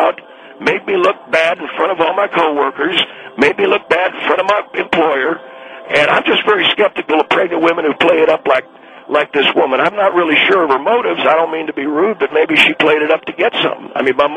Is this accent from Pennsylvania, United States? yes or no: no; Texas, United States; now in California, United States; I'm originally from Texas, even though I live in California right now.